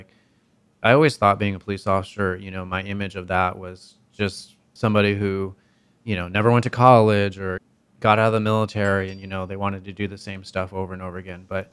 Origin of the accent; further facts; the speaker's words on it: San Diego, California, United States; You know, I grew up in San Diego. I had the zoo. I had SeaWorld in my backyard, and I loved animals, and I still do.